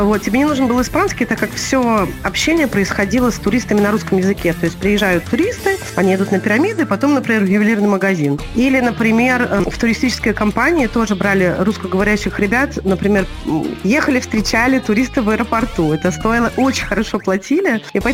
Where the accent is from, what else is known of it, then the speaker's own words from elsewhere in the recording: Belarus; И я помню, что мне не верили дети во дворе, что я из Беларуси.